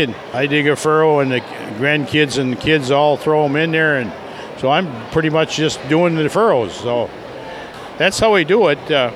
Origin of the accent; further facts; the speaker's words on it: Delano, Minnesota, United States; and I'm from Delano, Minnesota.